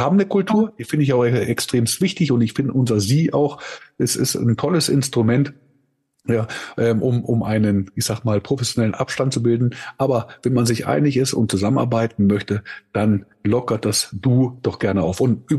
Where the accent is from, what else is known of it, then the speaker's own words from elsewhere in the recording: Germany; accent: Copenhagen Danish; Und ich bin zweisprachig aufgewachsen. Ich bin tatsächlich zur dänischen Schule gegangen. Ich habe einen Kopenhagen-Dialekt.